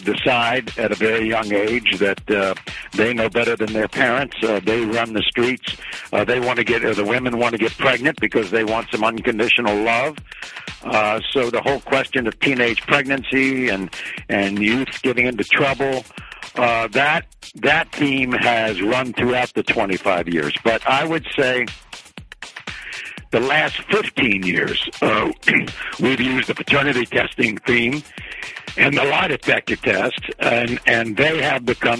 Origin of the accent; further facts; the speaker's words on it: Washington, District of Columbia, United States; then in Washington, D.C., my hometown, I started talk shows, and so I ended up doing news and local talk shows all around the country in Washington, where I grew up